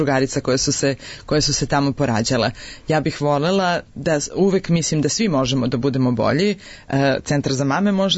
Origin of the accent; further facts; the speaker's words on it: Belgrade, Serbia; ja sam Beograđanka